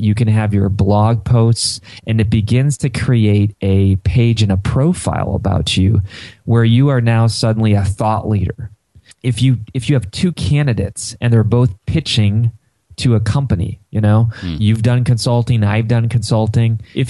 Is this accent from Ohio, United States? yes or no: yes; Ohio, United States; my son made me become a Cleveland Cavalier fan, you know, because I'm from Ohio